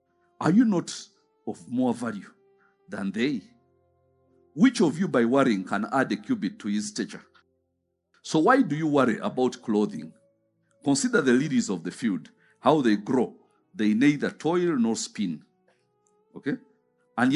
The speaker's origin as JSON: {"language": "English", "town": "Hoima", "region": "Western Region", "country": "Uganda", "tie": "born or raised there", "said": "I remember when I was growing up in Hoima"}